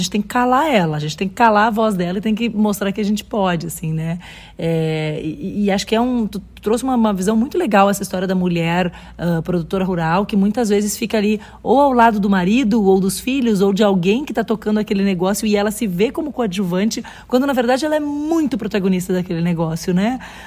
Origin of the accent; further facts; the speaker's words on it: Pelotas, Rio Grande do Sul, Brazil; born there; Eu sou uma interiorana, como eu disse na palestra, eu nasci em Pelotas, eu gosto muito de estar no interior do estado